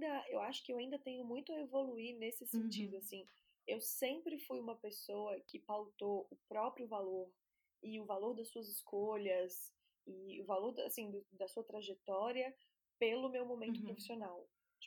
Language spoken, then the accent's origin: Portuguese; Florianópolis, Santa Catarina, Brazil; eu comecei a trabalhar com branding em Florianópolis, que é de onde eu venho